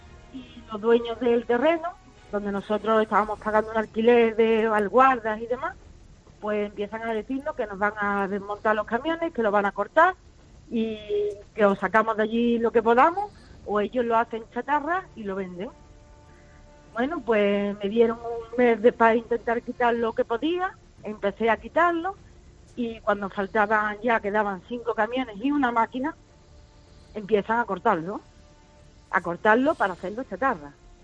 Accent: Seville, Andalusia, Spain; yo soy de aquí de Sevilla.

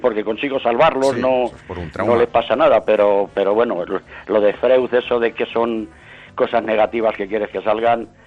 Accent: Castilla-La Mancha, Spain; soy un manchego a 10 kilómetros de la Roda.

